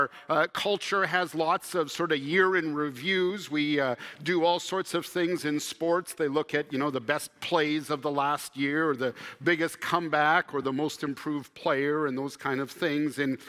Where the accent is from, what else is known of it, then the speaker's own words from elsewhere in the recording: Canada; I was thinking back growing up in Canada when I was a little bit older, getting into my high school days